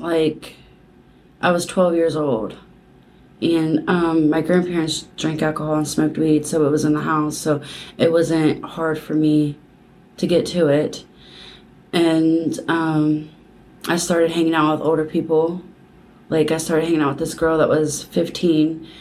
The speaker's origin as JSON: {"language": "English", "town": "Hillsboro", "region": "Ohio", "country": "United States", "said": "So when I was younger, I'm from Hillsboro, Ohio"}